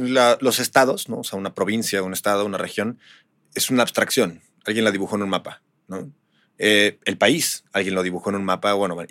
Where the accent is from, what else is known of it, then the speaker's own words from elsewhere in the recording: Chihuahua, Mexico; Yo soy de Chihuahua.